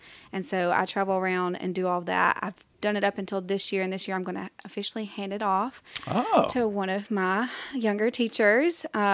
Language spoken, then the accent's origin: English; Maytown, Alabama, United States; I grew up in Maytown, which is just down the street. It's not too far.